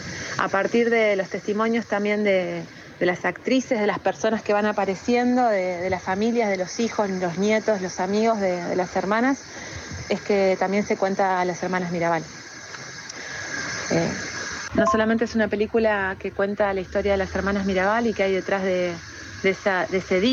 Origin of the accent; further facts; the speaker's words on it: La Plata, Buenos Aires Province, Argentina; Soy realizadora audiovisual, platense y formada en la Universidad de La Plata.